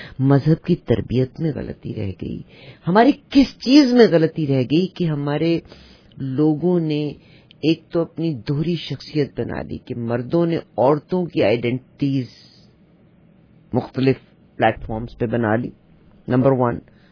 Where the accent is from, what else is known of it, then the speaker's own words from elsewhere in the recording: Pakistan; میں خود بھی پاکستانی ہوں